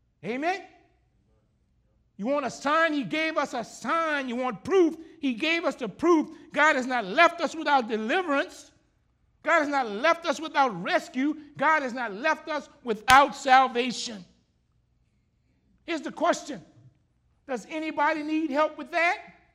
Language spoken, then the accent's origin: English; Graham, United States; growing up in Graham, said sometimes cows used to be in the street